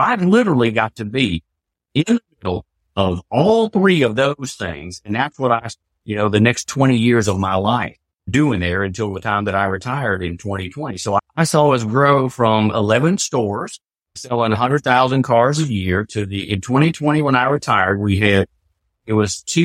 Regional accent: Rock Hill, South Carolina, United States; accent: Southern; my hometown of Rock Hill, South Carolina. You probably picked up on the Southern accent here

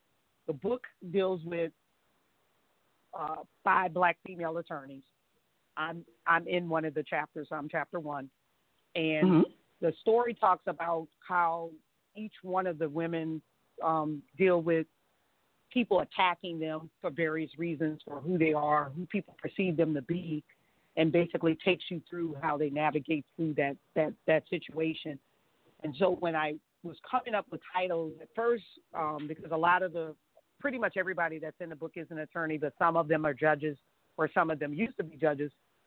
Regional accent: New Orleans, Louisiana, United States; I'm from New Orleans, born and raised in New Orleans.

